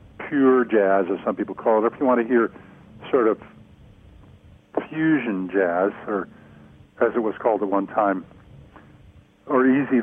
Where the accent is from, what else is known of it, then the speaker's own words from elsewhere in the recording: Elmira, New York, United States; when I grew up in Elmira, New York, we had one pop radio station there that played every kind of music.